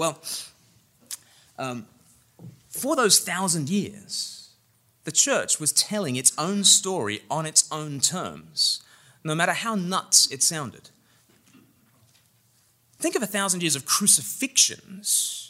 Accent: Australia; now in England, United Kingdom; because I'm Australian and I live in England, so we have a cup of tea.

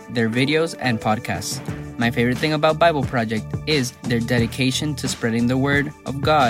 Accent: San Juan, Puerto Rico; I'm from San Juan, Puerto Rico.

